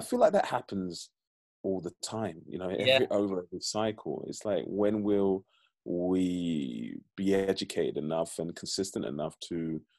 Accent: London, United Kingdom; born there; My background, I'm Nigerian, but I was born here in London. And at the same time, I was fostered by a fantastic white foster family.

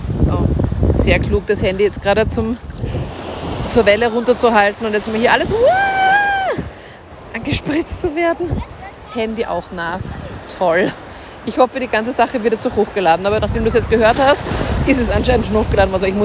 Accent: Austria; Das sind auch so die Strände, wo man als Österreicher einfach am nächsten ist und einfach super schnell hinkommt.

